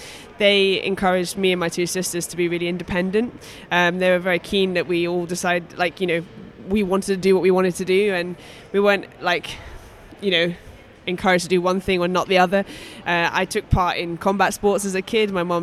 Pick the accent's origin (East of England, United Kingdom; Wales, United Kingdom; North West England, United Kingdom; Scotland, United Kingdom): Scotland, United Kingdom; Luss; Rural is maybe an understatement. It is the middle of nowhere. I live at the top of Glen Luss, so on a sheep farm there. It's a hill farm, so it's quite remote.